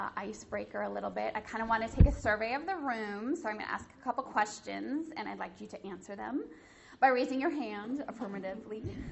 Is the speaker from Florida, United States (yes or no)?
no; Minnesota, United States; I grew up in a Christian family in a home. I grew up here in Minnesota, even though now, I mean, yes, it's my home, but it's not my home.